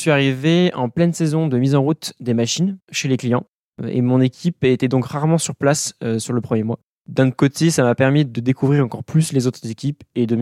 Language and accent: French; Toulouse, Occitanie, France; now in Beauvais, France; 23 ans. Je suis originaire de Toulouse et je suis étudiant en école d'ingénieur en agronomie à Unilassalle à Beauvais.